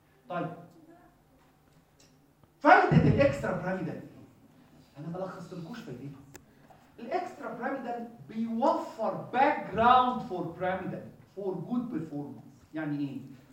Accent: Egypt; now in Jordan; أنا ما سمعتهاش هنا كتير في الأردن، لكن في عندنا في مصر نوع معين من السايرنز

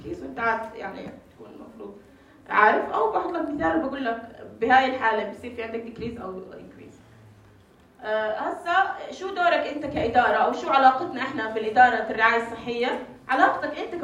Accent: Jordan; او زي مثلا هوم كير مثلا يمكن مش موجود عندنا بالاردن،

